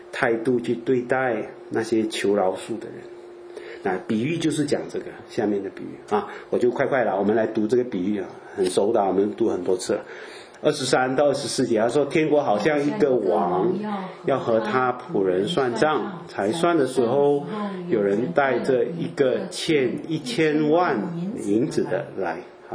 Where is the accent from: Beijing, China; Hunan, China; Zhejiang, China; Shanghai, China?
Beijing, China; 我啊，我北京人，一分都不加，大大实实的进